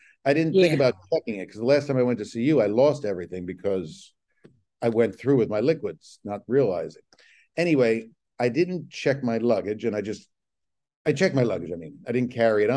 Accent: Brooklyn, New York, United States; I'm from Brooklyn, but I was born in New York.

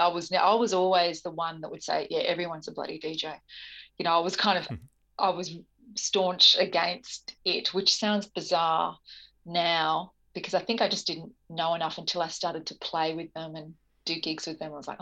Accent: Melbourne, Victoria, Australia; Well, growing up in Melbourne, it was always there.

